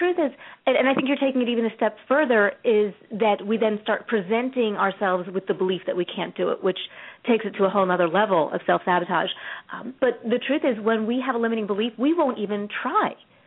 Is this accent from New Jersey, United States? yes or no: yes; South Orange, New Jersey, United States; And I'm from South Orange, New Jersey.